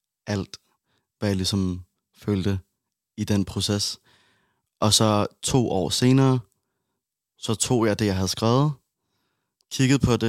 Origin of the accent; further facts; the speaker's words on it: Odense, Region of Southern Denmark, Denmark; now in Copenhagen, Denmark; Jeg kommer fra Odense.